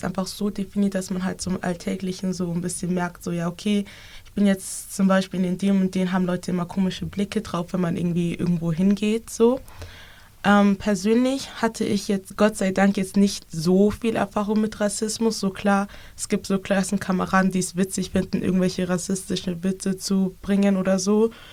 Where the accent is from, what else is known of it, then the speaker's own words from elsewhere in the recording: Germany; aus Deutschland, weil ich halt auch in Deutschland geboren bin.